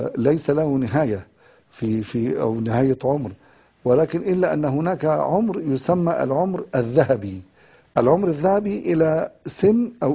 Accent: Egypt; أنا تربيت في مصر يعني فترة شبابي كلها

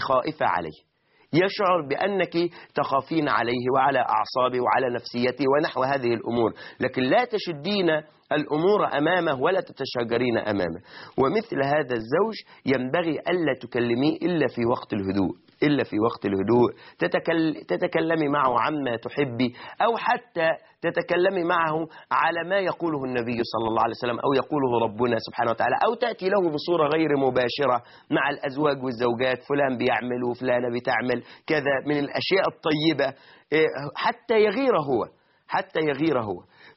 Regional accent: Egypt; هو ده في أعرافنا كمصريين

